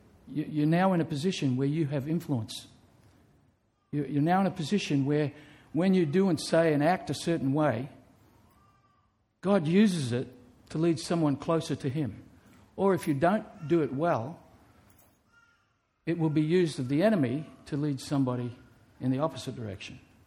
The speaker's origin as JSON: {"language": "English", "country": "Australia", "said": "Well, that's just like saying I'm an Australian. I live here."}